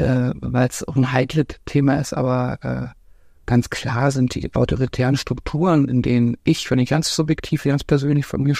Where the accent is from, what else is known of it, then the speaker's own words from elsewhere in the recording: East Germany, Germany; So sah ich als Ostdeutscher mit meinem Ostanorak in dem westdeutschen Kaufhaus aus 1990.